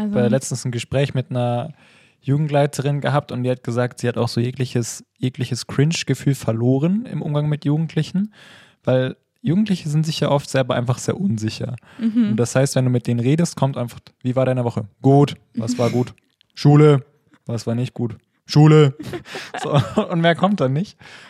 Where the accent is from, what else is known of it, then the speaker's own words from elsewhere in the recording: Ingolstadt, Bavaria, Germany; Aus Ingolstadt.